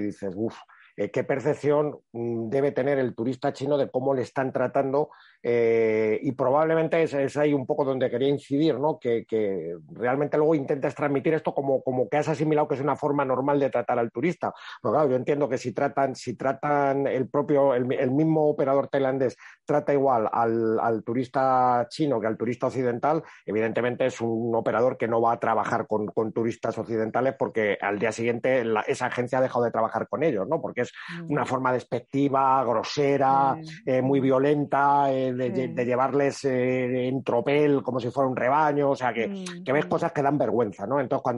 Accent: Spain; cómo somos los españoles

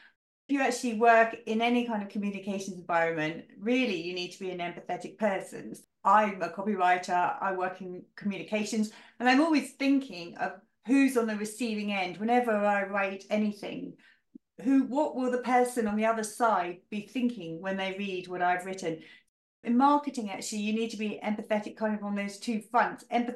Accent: United Kingdom; Being British, I always start with a chat about the weather

